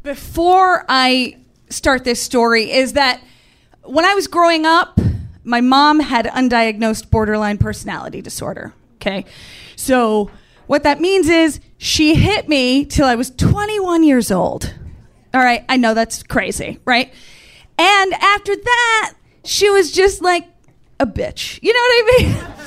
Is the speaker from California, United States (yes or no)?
no; New York, United States; For my hometown, I have to say, I grew up in Central New York.